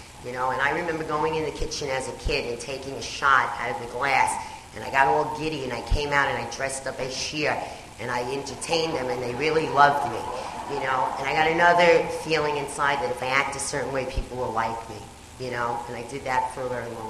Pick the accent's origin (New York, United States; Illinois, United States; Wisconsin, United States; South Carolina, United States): New York, United States; Bronx; I come from the Bronx